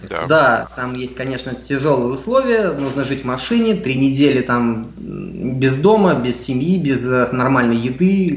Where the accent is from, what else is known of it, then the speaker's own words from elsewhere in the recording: Russia; now in Miami, United States; Я приехал из России. Так. Живу в Майами вот уже год.